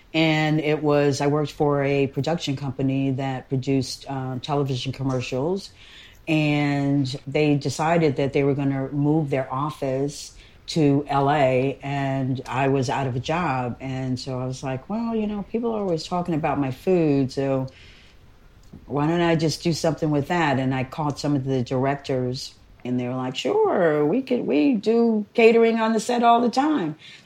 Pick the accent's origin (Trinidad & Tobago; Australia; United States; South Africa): Trinidad & Tobago; And we're from Trinidad, right? So, you know, we eat a lot of curry